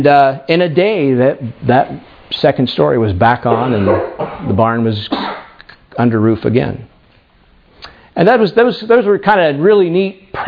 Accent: Pennsylvania, United States; now in Canada; I grew up in the United States, in the state of Pennsylvania, which if you are at all familiar with the geography, Pennsylvania, of course, is in the east

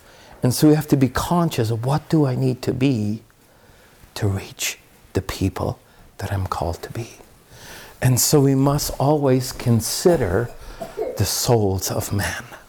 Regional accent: Canada; I'm Canadian and you're not.

